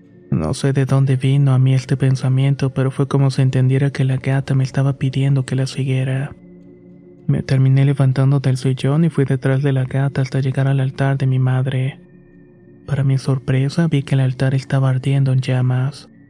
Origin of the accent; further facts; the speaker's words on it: Misiones, Argentina; now in Buenos Aires, Argentina; Soy originaria de Argentina y actualmente vivo en Buenos Aires, aunque mi provincia natal es Misiones. Fue ahí donde crecí y tuve al principio una buena infancia.